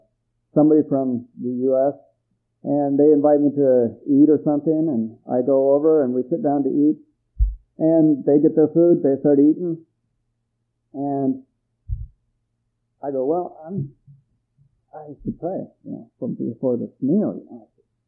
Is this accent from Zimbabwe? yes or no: no; Ecuador; I grew up in Ecuador. I was born and raised down there. And I went to school out in a jungle base out in the jungle in Limoncocha.